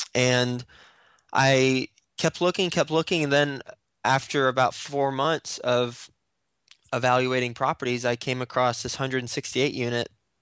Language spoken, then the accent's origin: English; Fort Worth, Texas, United States; also born or lived in Flint, Michigan; now in New York City, United States; I'm from Fort Worth, Texas. Was born in Flint, Michigan, from Fort Worth, and now live in New York City